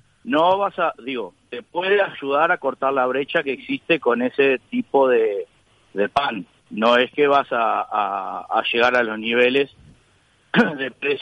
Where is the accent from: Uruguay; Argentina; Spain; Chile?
Uruguay; así somos los uruguayos, ¿no?